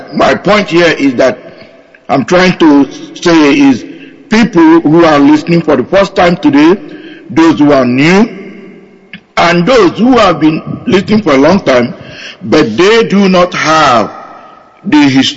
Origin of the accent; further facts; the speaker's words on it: Oguta, Imo, Nigeria; now in Houston, United States; I live in Houston, Texas, but I come from Arondi Onyemobi in Uguta, in Biafra land.